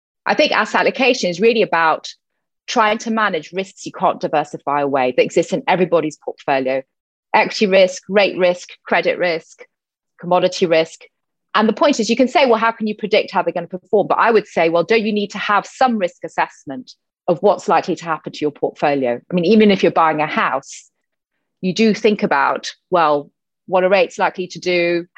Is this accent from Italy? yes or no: yes; Rome, Lazio, Italy; I grew up in Rome because my parents worked for the United Nations, and the Food and Agriculture Organization specifically had its headquarters there. So having moved around quite a bit, they then settled in Rome when I was born.